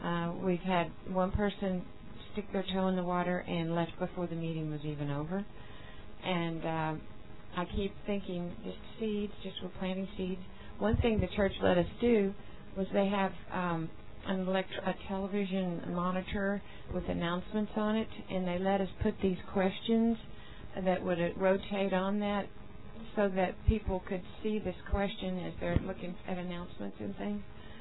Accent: Oklahoma, United States; from Oklahoma, and it's been discouraging to us in Oklahoma that it's difficult to get the message out.

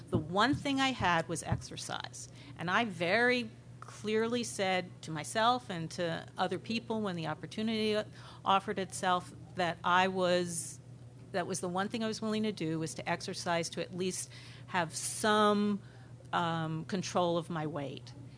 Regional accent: Oakland, California, United States; I'm from Oakland, California, and really grateful for this opportunity to share on something that's really important to me.

